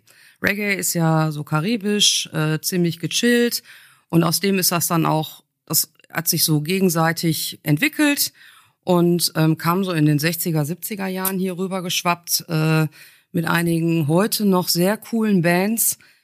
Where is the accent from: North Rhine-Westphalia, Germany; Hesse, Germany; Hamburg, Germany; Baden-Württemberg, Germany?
North Rhine-Westphalia, Germany; Dorsten; also born or lived in Switzerland; Ich bin in der Schweiz geboren und ich glaube, ich habe die längste Zeit, also bis letztens in Dorsten gelebt, weil meine Eltern dann da irgendwann gelandet sind, als wir in die Schule gekommen sind. Habe jetzt festgestellt, ich wohne jetzt seit 22 Jahren in Kicheln.